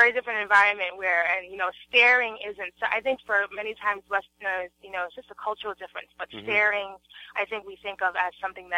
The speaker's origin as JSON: {"language": "English", "town": "New York City", "region": "New York", "country": "United States", "said": "I'm from New York City. I know that you're living or have been exposed to New York City, and I'm from New York City"}